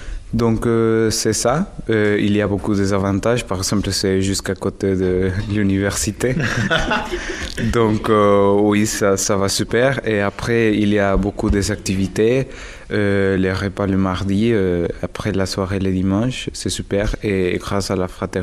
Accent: Bolivia; French is a second language; moved away as an adult; now in France; je viens de la Bolivie. Donc oui, c'est effectivement un pays de l'Amérique du Sud. Donc je suis venu ici parce que j'ai eu l'opportunité de faire mes études ici en France.

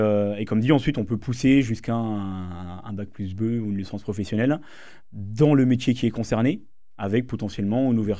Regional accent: Dijon, Bourgogne-Franche-Comté, France; Je suis originaire de Dijon, en Bourgogne. J'ai fait mon apprentissage là-bas.

